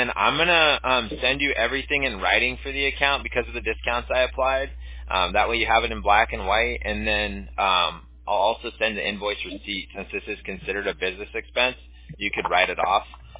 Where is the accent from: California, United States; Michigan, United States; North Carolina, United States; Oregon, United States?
California, United States; My sister, I mean, we grew up in Southern California, so we were close to Hollywood.